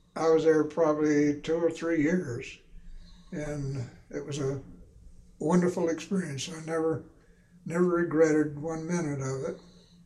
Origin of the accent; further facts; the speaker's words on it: Warren, Pennsylvania, United States; also born or lived in Spartansburg / Farrell; Mostly it was in Warren, Pennsylvania, and in Spartansburg, Pennsylvania, Farrell, Pennsylvania.